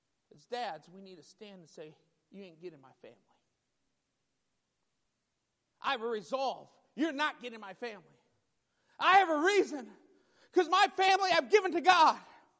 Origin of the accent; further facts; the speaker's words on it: Warren, Michigan, United States; We grew up in Michigan, and the church we grew up was Faith Baptist of Warren, Michigan.